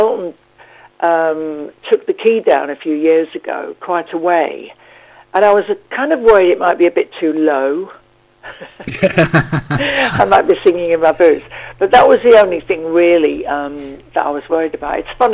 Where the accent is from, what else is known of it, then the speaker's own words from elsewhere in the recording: Bradford, Yorkshire and the Humber, United Kingdom; I'm from Bradford, actually.